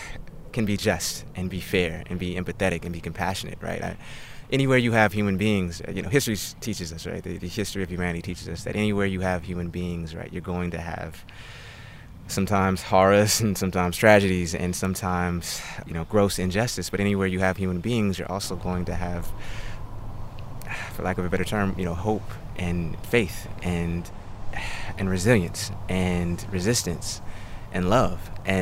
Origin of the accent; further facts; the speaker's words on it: Seattle, Washington, United States; I was a kid from Rainier Beach who was going to private schools, many times, you know, be one of the few black students there